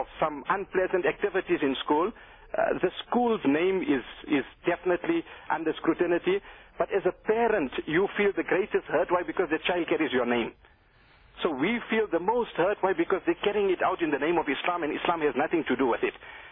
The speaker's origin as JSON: {"language": "English", "country": "South Africa", "said": "Nowhere near as tasty as our South African bread, but averagely we used to pay more than 50 rand for half a loaf of bread."}